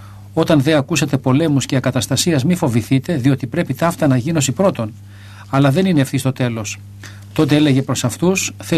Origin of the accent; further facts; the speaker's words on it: Greece; γιατί είμαστε Έλληνες, γιατί γεννηθήκαμε στην Ελλάδα, γιατί μιλάμε την ελληνική γλώσσα.